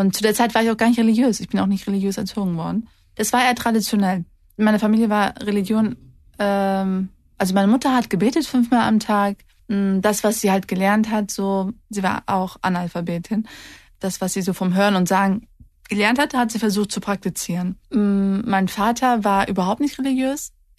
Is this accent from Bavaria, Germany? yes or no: no; Wallenhorst, Lower Saxony, Germany; Ich bin ja in dem Dorf Wallenhorst aufgewachsen. Wir waren die einzigen türkischen Bewohner dort. Bis zu meinem 14. Lebensjahr kannte ich nur Deutsch. Ich kannte keine Türken. Ich wusste zwar, dass meine Eltern Türken sind